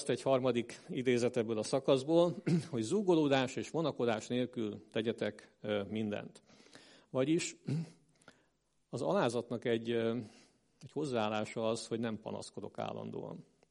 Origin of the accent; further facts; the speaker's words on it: Great Hungarian Plain, Hungary; Amikor fiatal voltam, az Alföldön éltem